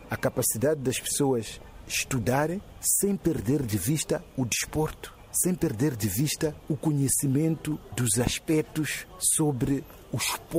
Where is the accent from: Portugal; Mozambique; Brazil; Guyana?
Mozambique; Assim como nós, moçambicanos